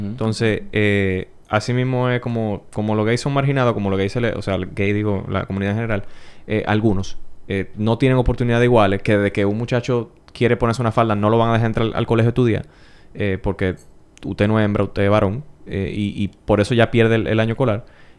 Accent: Dominican Republic; Yo me crié en Los Praditos. Y en esos barrios uno era muchacho y no fluía.

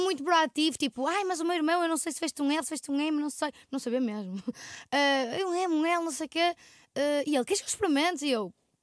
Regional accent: Porto, Norte, Portugal; eu sou do Porto.

